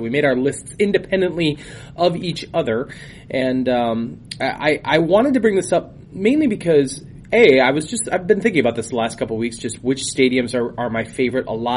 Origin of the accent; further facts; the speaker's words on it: Kaukauna, Wisconsin, United States; I'm from Kakana, I'm from the Fox Valley.